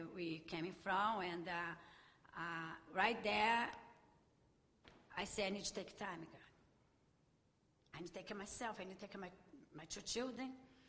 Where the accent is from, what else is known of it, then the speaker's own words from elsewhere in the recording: Rio de Janeiro, Brazil; English is a second language; I'm from Rio de Janeiro